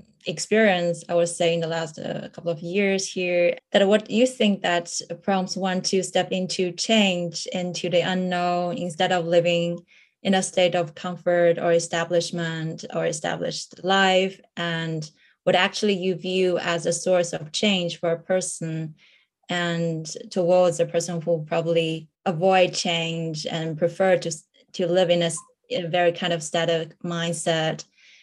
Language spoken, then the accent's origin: English; Shanghai, China; moved away as an adult; now in Europe; where I'm originally from Shanghai, China, and studying here in the new continent.